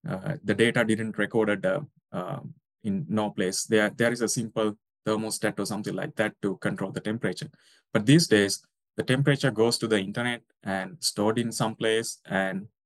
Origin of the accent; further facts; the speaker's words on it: Sri Lanka; So I am from Sri Lanka, a beautiful island situated just down to the India.